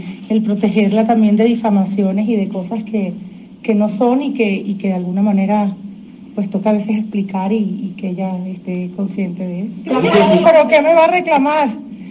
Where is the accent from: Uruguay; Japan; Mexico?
Mexico; yo soy mexicana, porque llevo toda mi vida aquí, he hecho mi carrera aquí